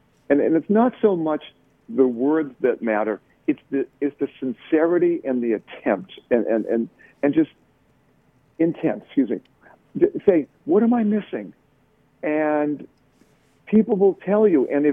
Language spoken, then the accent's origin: English; Boston, Massachusetts, United States; like I'm from Boston, the Boston Red Sox. And, of course, we all love the Red Sox. But I'm a guy, I grew up in New England. I was brought up in a Jewish family, went to an Ivy League school.